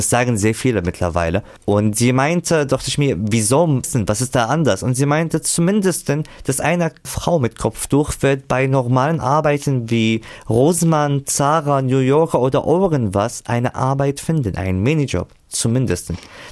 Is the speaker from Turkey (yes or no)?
no; Syria; German is a second language; now in Germany; Ich komme aus Syrien, ich habe die Sprache hier gelernt, ich habe hier Ausbildung absolviert